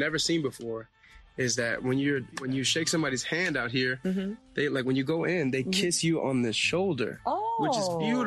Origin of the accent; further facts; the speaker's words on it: United States; So I'm a first-generation Ethiopian-American. Growing up in America, being black, but also having the identity of being Ethiopian